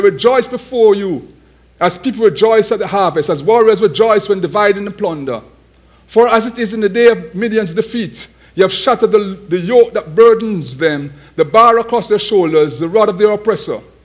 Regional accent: Jamaica; I come from a culture where we like to dance. Most of you might know I'm from Jamaica. We like to dance.

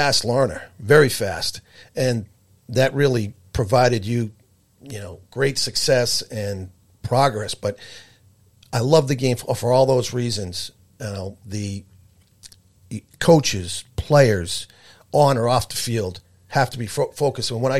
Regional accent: Brookline, Massachusetts, United States; I grew up in Brookline. Didn't stop playing lacrosse till I was a freshman in high school

